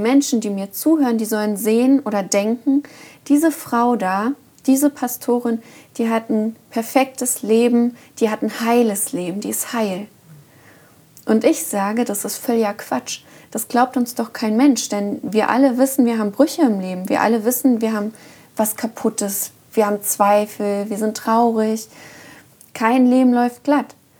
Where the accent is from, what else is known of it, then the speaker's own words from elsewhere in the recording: East Germany, Germany; Und ich komme ja aus dem Osten und da habe ich auch in Systemen gelebt.